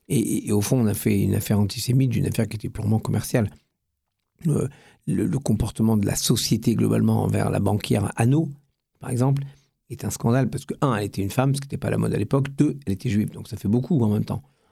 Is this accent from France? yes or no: yes; France; Je crois que dans toutes nos fibres, nous sommes français avec cette obsession de faire en sorte que la France soit fidèle à elle-même.